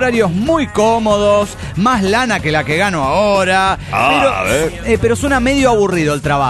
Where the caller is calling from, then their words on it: Monterrey, Nuevo León, Mexico; soy el aplicador de Monterrey, Nuevo León, México.